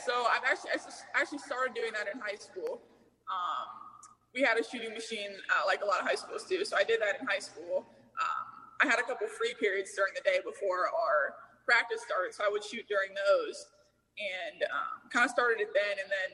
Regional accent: Ohio, United States; Yeah, so I'm from Ohio.

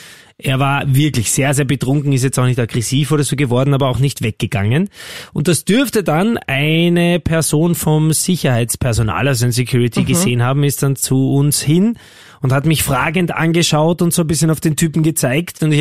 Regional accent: Vienna, Austria; total grindig, würde ich als Wiener sagen

